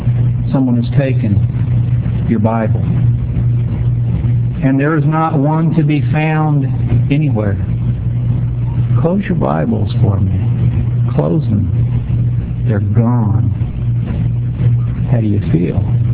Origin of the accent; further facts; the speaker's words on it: Somerset, Kentucky, United States; In my hometown of Somerset, Kentucky, there's a church with a sign up that says, Jesus Could Return Today.